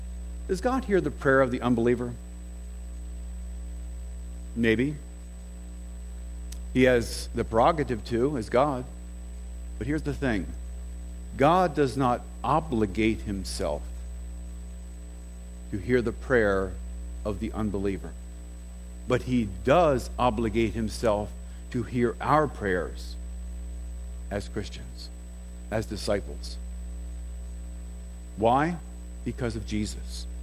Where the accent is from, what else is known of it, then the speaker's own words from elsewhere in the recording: Rehoboth Beach, Delaware, United States; I grew up in Rehoboth Beach, Delaware. It's a lower Delaware on the Atlantic Ocean, a summer resort. It's one of these Jekyll and Hyde places where it's dead as a doornail during the winter.